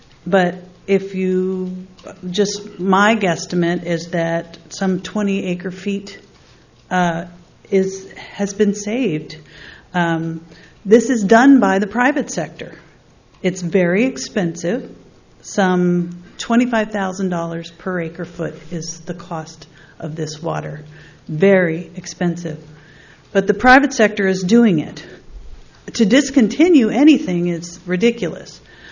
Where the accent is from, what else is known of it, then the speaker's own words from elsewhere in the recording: Los Osos, California, United States; from Los Osos.